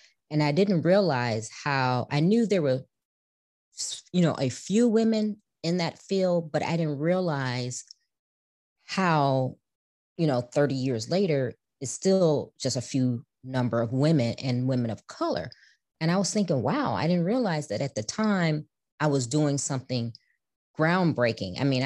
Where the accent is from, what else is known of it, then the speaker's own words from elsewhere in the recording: Chicago, Illinois, United States; Being a child of the 70s, I grew up in Chicago, inner city Chicago.